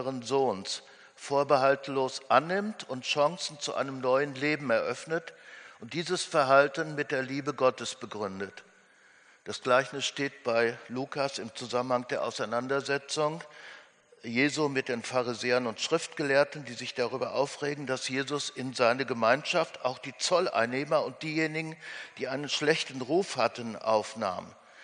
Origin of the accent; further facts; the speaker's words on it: North Rhine-Westphalia, Germany; mal ganz kurz was zu meiner Heimat sagen. Landschaftlich sehr schön und den Blick auf gestern Abend, 40 Kilometer südöstlich von Dortmund.